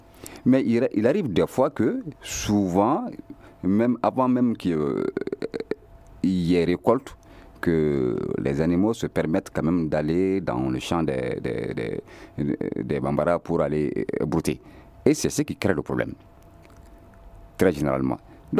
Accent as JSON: {"language": "French", "town": "Karan", "region": "Koulikoro", "country": "Mali", "said": "moi je suis malinké. Bon, que je vais chez moi, je suis de Karan, vers le Mandé, en allant vers la Guinée"}